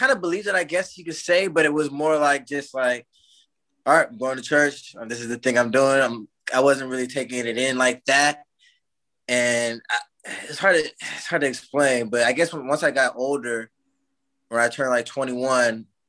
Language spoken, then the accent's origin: English; Monrovia, California, United States; also born or lived in Pasadena; I grew up in Monrovia, California, for the most part. I mean, I grew up in Pasadena till like, I want to say maybe third grade, fourth grade